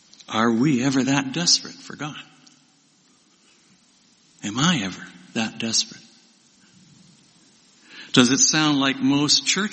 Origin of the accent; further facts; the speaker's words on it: Ontario, Canada; Kid growing up in Ontario where there are more lakes than there are cars.